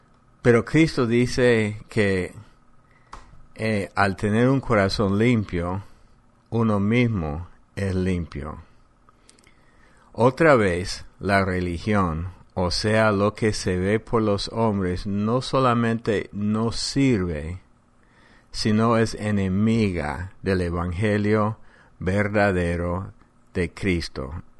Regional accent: United States; Spanish is a second language; En mi país, Estados Unidos, hay un día nacional de oración en Washington

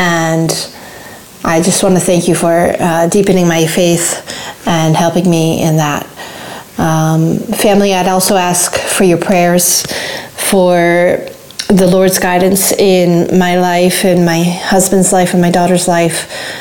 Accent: United States; now in Italy; I guess you could say I'm from Italy, even though I'm American, but I've been living here for the past 19 years of my life, and it has become my adopted home.

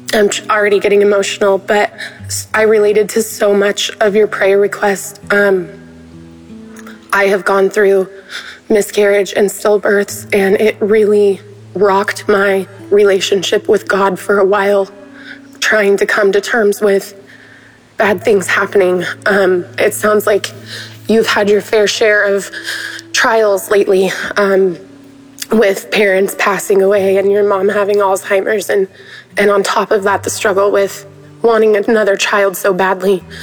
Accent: Oregon, United States; I'm from Southern Oregon.

